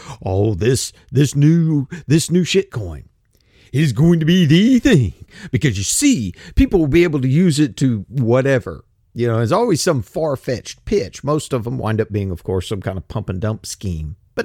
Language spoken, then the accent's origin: English; United States; I'm going to say dollars because I'm American, buddy. I'm American.